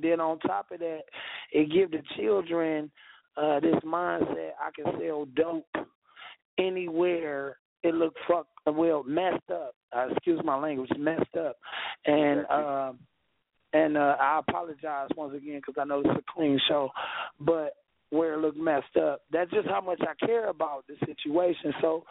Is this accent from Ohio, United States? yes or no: yes; East Cleveland, Ohio, United States; For one, I come from East Cleveland.